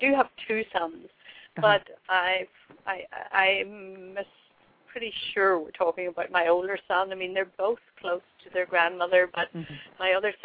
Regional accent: Ireland; He lives in Ireland. I'm from Ireland.

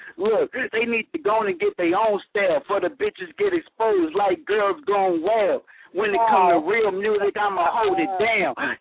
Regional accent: Los Angeles, California, United States; I'm from Watts.

